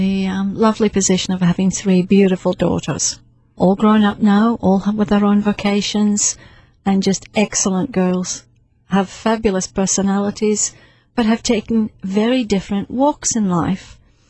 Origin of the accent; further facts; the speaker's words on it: Scotland, United Kingdom; born there; I was born in Scotland, and we lived in a very small apartment in my early years, and so I was used to small environment, small territory, safe territory.